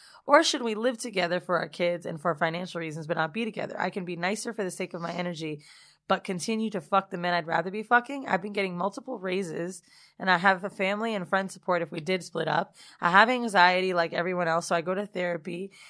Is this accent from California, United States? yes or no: no; Bronx, New York, United States; now in Arizona, United States; I'm from the Bronx, but currently live in Arizona.